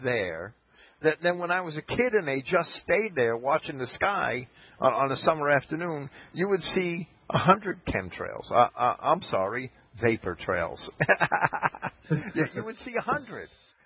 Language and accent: English; Jersey City, New Jersey, United States; also born or lived in Bayonne; because I grew up in Jersey City, right? And Bayonne.